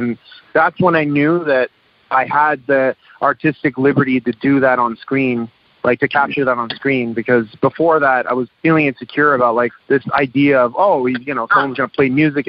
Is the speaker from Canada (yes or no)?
yes; Toronto, Ontario, Canada; it was just an honest reflection of who we are growing up in Toronto in a very multicultural city where, you know, my neighbors were Jamaican, my other neighbors were Indian.